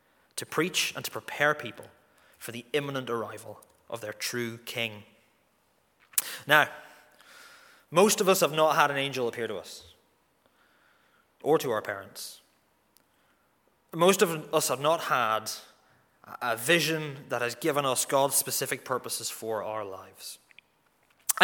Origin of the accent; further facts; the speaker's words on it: Northern Ireland, United Kingdom; We're Northern Irish, so you'll have gone, no.